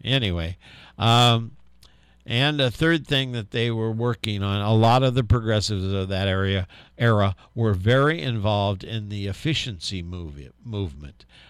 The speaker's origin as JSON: {"language": "English", "town": "Chicago", "region": "Illinois", "country": "United States", "said": "Now, I come from the Chicago area, and I can recall and this was under the Democratic leadership of Mayor Daley"}